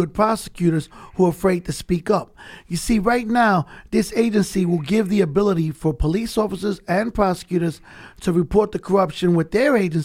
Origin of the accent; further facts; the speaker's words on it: New York City, New York, United States; I'm from the Bronx.